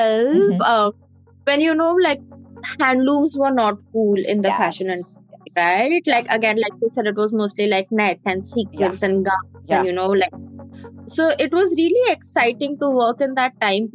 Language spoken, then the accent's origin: English; India; growing up in India